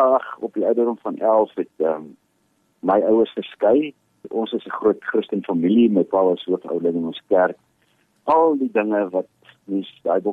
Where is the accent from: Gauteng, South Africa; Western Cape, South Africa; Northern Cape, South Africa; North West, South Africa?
North West, South Africa; Potchefstroom; ek kom uit 'n wonderlike familie. Ek is die derde van vier kinders. Ek groot geword op Potchefstroom.